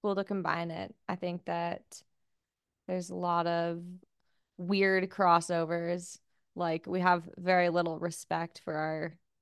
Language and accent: English; Whistler, British Columbia, Canada; like I'm from Whistler.